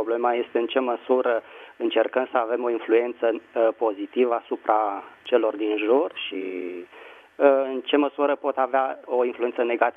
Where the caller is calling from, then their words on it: Bucharest, Romania; din București.